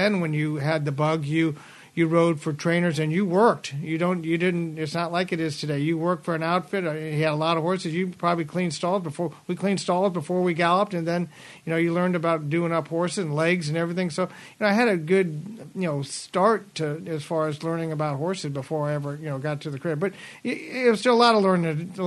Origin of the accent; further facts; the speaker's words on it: Nebraska, United States; I was from Nebraska, and that's back when they had Exarban, and I had a friend of the family that had a farm of horses when I was going to, you know, in high school